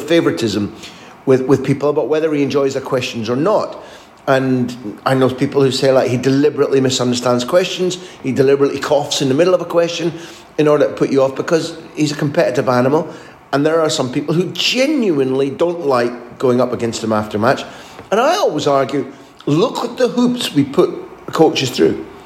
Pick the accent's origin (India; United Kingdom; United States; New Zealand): United Kingdom; Scotland; also born or lived in Spain; I grew up in Scotland, we've travelled a little bit